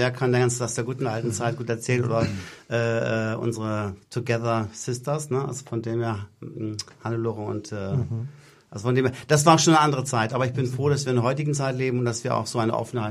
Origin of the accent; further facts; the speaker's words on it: Bremen, Germany; moved away; Da ich aus Bremen bin, aber ich ja schon 30 Jahre hier bin